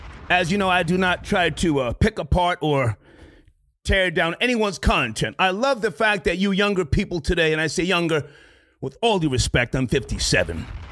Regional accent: Scotch Plains, New Jersey, United States; from Scotch Plains, New Jersey, by way of Hot 97, Power 105, MTV, VH1.

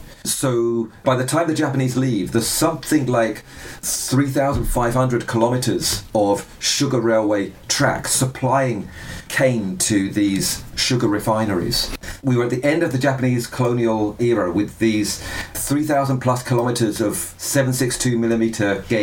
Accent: Wales, United Kingdom; as a Welsh person, it's nice to think about Taiwan as being similar to the size of Wales.

